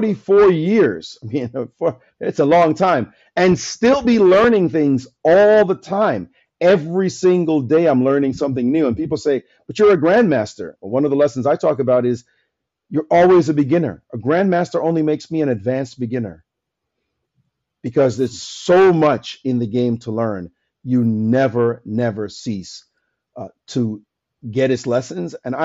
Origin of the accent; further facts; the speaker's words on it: Brooklyn, New York, United States; also born or lived in Jamaica; It was 2 years after I came to Brooklyn that I picked up chess. And I grew up in Brownsville, which, as you know, is Mike Tyson's Brownsville.